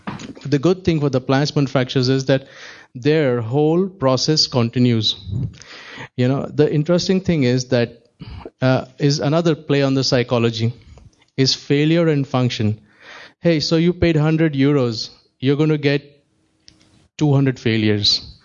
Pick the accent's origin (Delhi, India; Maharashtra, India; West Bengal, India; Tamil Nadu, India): Delhi, India; English is a second language; I was born and brought up in Delhi. And Delhi is a very huge city, but it's very, very badly managed.